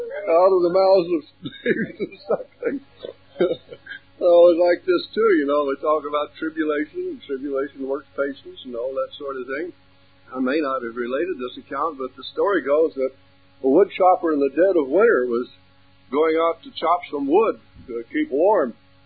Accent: Texas, United States; born there; Now, I was born out in West Texas

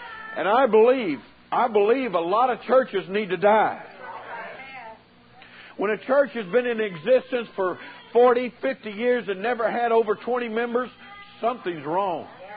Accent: San Antonio, Texas, United States; You know, I'm from San Antonio, Texas.

